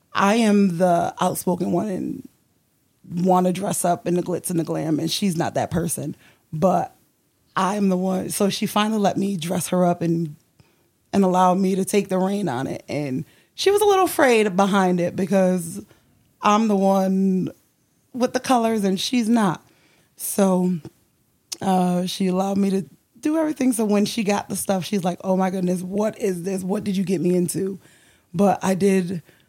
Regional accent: New Haven, Connecticut, United States; Right here, New Haven, Connecticut. I am born and raised New Haven, right here.

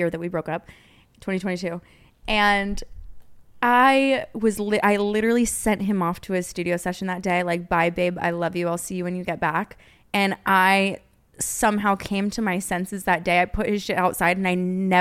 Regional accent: New Zealand; I'm a Kiwi. Down under.

